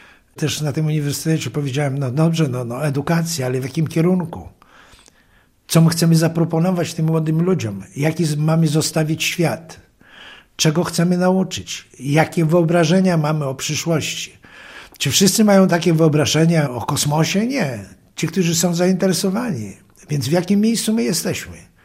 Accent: Białystok, Podlaskie Voivodeship, Poland; jestem u nas na Podlasiu

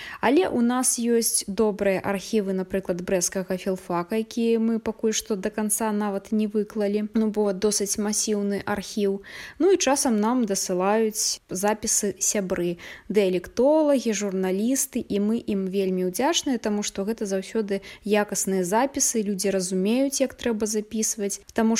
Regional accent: Brest Region, Belarus; паколькі мы самі з Берасцейшчыны, мы ведаем больш людзей з Берасцейшчыны.

